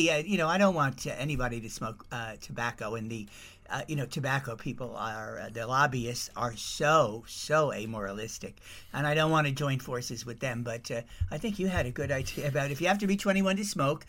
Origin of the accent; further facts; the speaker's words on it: New Jersey, United States; I had the honor of growing up in New Jersey, and New York was 18 at that time.